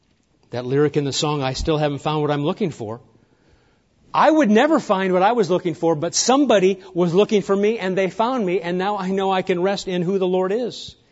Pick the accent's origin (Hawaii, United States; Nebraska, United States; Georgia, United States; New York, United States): Nebraska, United States; I grew up in Nebraska, and I think we had tornadoes here at the convention center, right, years ago?